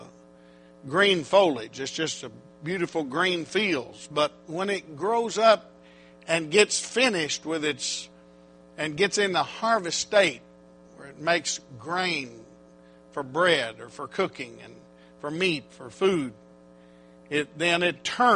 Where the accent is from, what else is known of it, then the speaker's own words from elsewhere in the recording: Oklahoma, United States; I'm from Oklahoma, so maybe it's Oklahoman language, you know